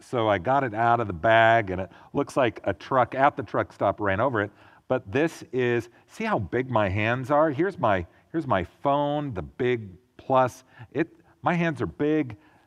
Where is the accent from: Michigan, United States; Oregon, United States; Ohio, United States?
Oregon, United States; I was gone this past week in my home state of Oregon